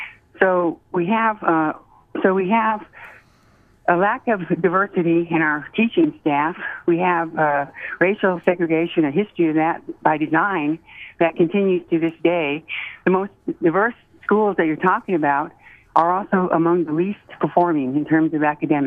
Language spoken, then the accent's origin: English; Anchorage, Alaska, United States; born there; And I myself am Alaska Native. I was born in Anchorage, and I'm 57 years old.